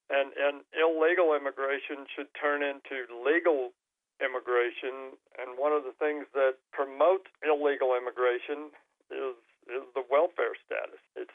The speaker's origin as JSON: {"language": "English", "town": "Montrose", "country": "United States", "tie": "born or raised there", "said": "I grew up in Montrose, and back then, in the early 60s, late 50s, early 60s, we had a lot of hand labor agriculture in the area at that time"}